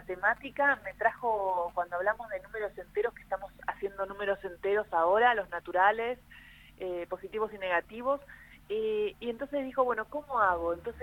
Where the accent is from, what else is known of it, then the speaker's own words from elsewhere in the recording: Río Gallegos, Santa Cruz, Argentina; me crié en la Patagonia, o sea que viví la guerra de alguna manera, pero en Río Gallegos y tapando, claro, poniendo la frazada. Yo tenía 5 años